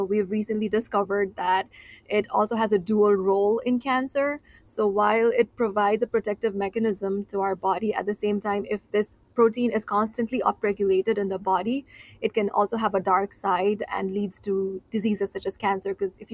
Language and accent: English; Nepal; first language Nepali; English is a second language; I come from Nepal, so the type of music that I mostly listen to is back home in my native language, in Nepali.